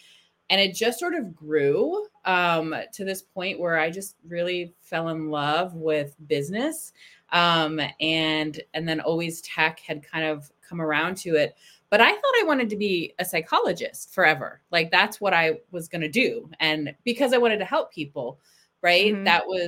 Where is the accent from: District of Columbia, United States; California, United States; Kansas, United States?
California, United States; San Francisco; And I'm living in Texas, but I'm from San Francisco, and I have two kitties that I love.